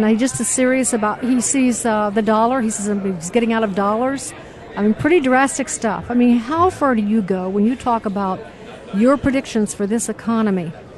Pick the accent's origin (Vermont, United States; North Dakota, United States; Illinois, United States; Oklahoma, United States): Illinois, United States; Chicago; He's from my hometown, Chicago, Milton right.